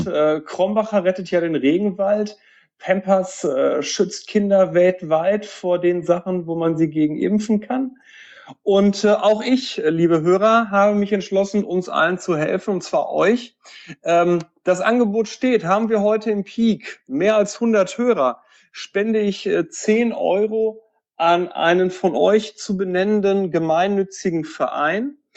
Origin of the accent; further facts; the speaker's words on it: Poland; Ich bin Pole, nicht Deutscher, ne?